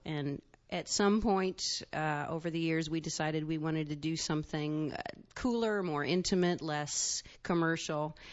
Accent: Peoria, Illinois, United States; I grew up in Illinois, in Peoria, and went to college and school there, and then moved to Chicago.

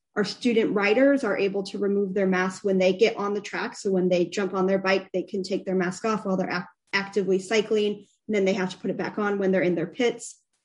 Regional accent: Indiana, United States; So although I'm born and raised in Indiana, I only visited IU once for a campus tour when I was a senior in high school

